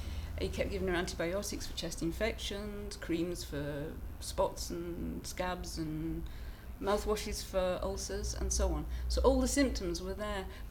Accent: Blackburn, North West England, United Kingdom; I'm 64 and I'm from Blackburn.

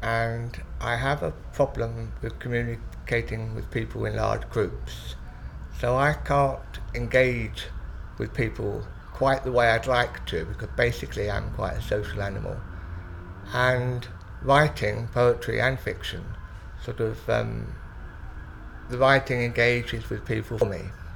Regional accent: London, United Kingdom; I was born on the 21st of the 12th, 1945, and I'm from London.

